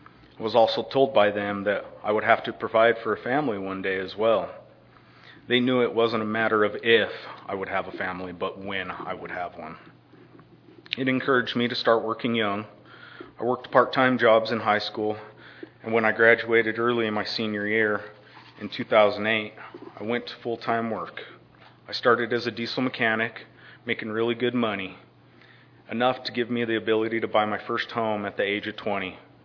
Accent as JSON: {"language": "English", "town": "Rock Springs", "region": "Wyoming", "country": "United States", "tie": "born or raised there", "said": "I was born and raised in Rock Springs, Wyoming."}